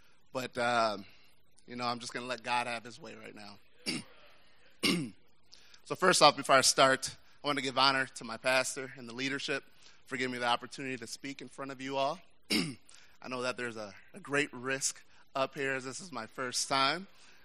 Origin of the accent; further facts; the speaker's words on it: New York, United States; I was raised back in New York attending a Boys and Girls Club when I was in elementary school and middle school.